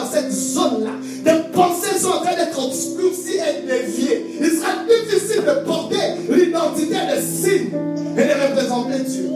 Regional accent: DR Congo; mon pays d'origine qui est le Congo, où l'espérance de vie des hommes est à 45 ans

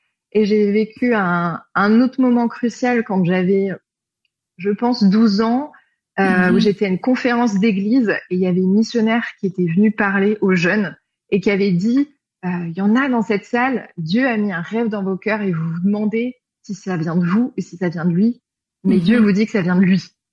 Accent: Île-de-France, France; born there; j'ai 35 ans. Je suis née en région parisienne, dans une famille chrétienne très engagée

